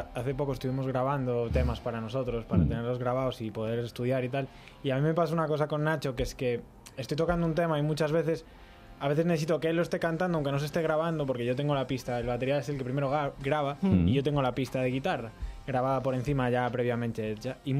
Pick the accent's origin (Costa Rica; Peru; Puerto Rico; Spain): Spain; Madrid, Community of Madrid; No, yo soy de Madrid.